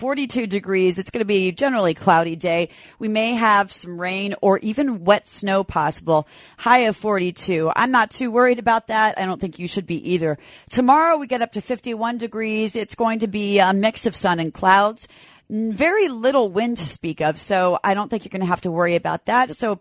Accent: Galway, Connacht, Ireland; I'm Irish from Galway.

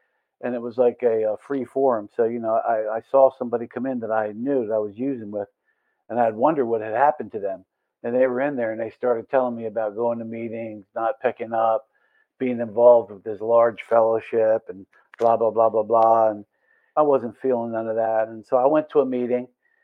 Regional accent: Pennsylvania, United States; I'm from Pennsylvania. I saw somebody on the call, Washington, PA. And I say, shout out to Pennsylvania.

